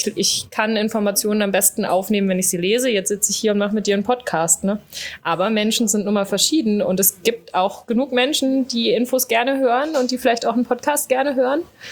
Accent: Düsseldorf, North Rhine-Westphalia, Germany; born there; ich bin halbe Niederländerin. Mein Vater ist Niederländer und ich bin geboren in Düsseldorf. Das ist für alle, die es nicht wissen, relativ weit im Westen Deutschlands, fast an der Grenze zu den Niederlanden.

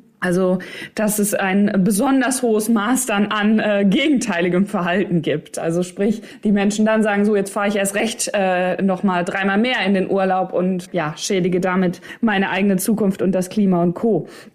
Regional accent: North Rhine-Westphalia, Germany; Ich komme ja aus Ostwestfalen, Lippe, also OWL.

